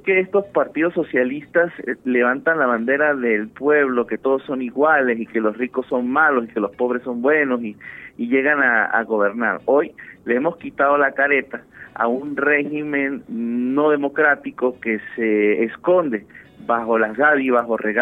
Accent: Venezuela; eso es un paso grande para nosotros como sociedad venezolana

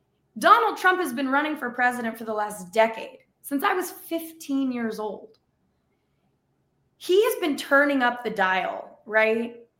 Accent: Tucson, Arizona, United States; Arizona's 7th congressional district, where I'm running, includes parts of my hometown, Tucson, parts of Phoenix, and hundreds of miles of the US-Mexico border.

